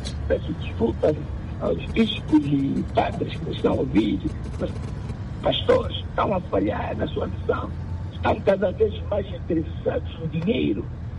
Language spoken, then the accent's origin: Portuguese; Angola; Nós somos angolanos, conhecemos bem que as coisas se passaram aqui no passado e agora.